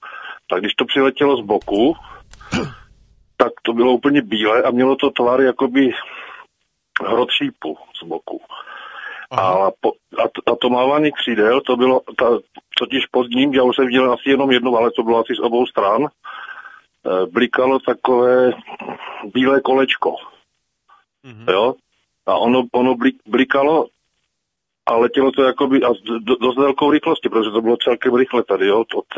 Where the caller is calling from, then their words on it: Ostrava, Moravian-Silesian Region, Czechia; z Ostravy a bydlím asi 200 metrů od Jardy z Dusnočanov